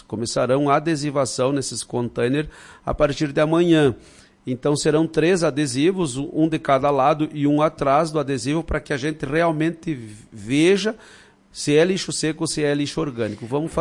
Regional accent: Porto Alegre, Rio Grande do Sul, Brazil; Já, porque eu já vinha lá de Porto Alegre com essa incumbência

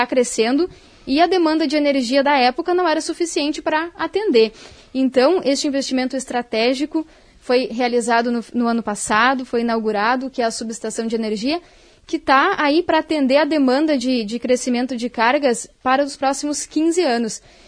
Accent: Pejuçara, Rio Grande do Sul, Brazil; also born or lived in Cruz Alta; Eu sou natural de Cruz Alta, nasci em Cruz Alta, mas a minha vida toda morei em Pejuçara, então minha família é de lá também.

